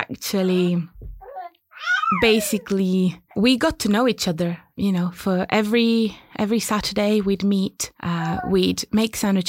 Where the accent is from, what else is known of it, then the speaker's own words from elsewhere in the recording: Agrigento, Sicily, Italy; English is a second language; now in United Kingdom; I come from Italy originally, and I am 33 years old, and I've been in the UK since 2008.